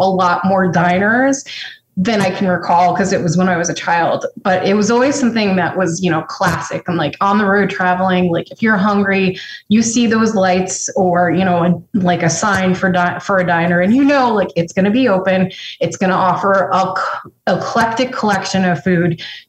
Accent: Connecticut, United States; I grew up partially in Connecticut.

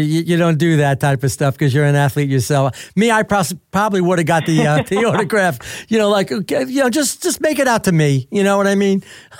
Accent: Italy; my daughter wants to get dual citizenship too. I'm from Italy, and she'd like to do that.

